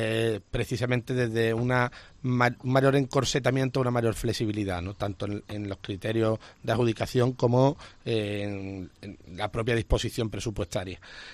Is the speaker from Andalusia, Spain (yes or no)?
yes; Córdoba, Andalusia, Spain; sino como orgullo como cordobés